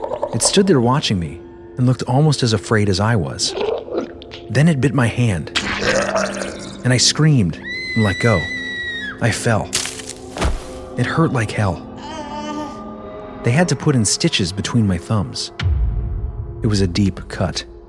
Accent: Colombia; I'm from Colombia, and like a lot of South Americans have said before, we kind of see things down here every now and then.

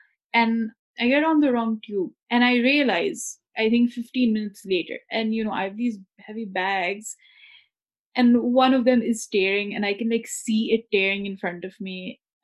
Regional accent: Lahore, Punjab, Pakistan; So, you know, I grew up in Lahore

